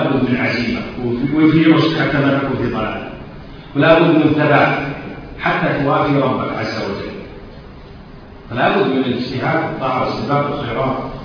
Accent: Kuwait; accent: Kuwaiti; مثل ما نقول احنا في لهجتنا الكويتيه

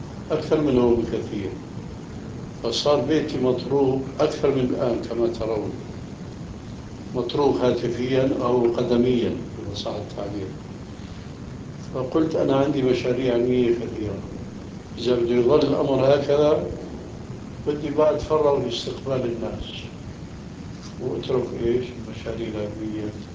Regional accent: Damascus, Damascus Governorate, Syria; moved away; فالشاهد هو هاجر بنا إلى دمشق، أما أنا هاجرت من دمشق بنفسي إلى هنا.

